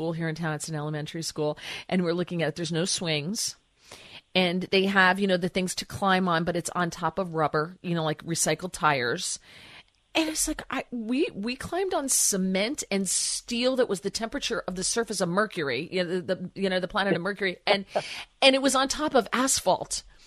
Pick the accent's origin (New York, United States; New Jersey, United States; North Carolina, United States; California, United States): New Jersey, United States; I mean, I grew up in New Jersey drinking water out of a hose, right?